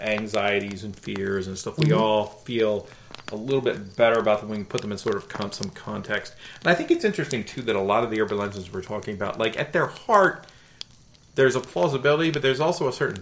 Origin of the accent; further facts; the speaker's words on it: Maryland, United States; growing up in Harford County, not too far from where I used to live